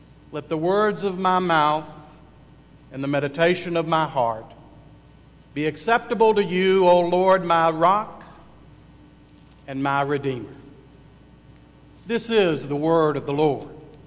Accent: Huntington, West Virginia, United States; accent: Southern drawl; I was raised in Appalachia. In a city known as Huntington, West Virginia, and ended up in college in that same city. And so I have a little bit of a Southern drawl, but also an Appalachian twang.

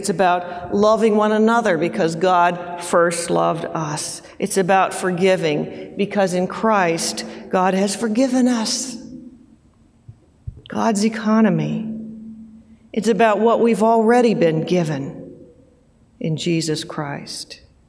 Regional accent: Los Angeles, California, United States; all three of our kids live a half hour from where I grew up in Los Angeles.

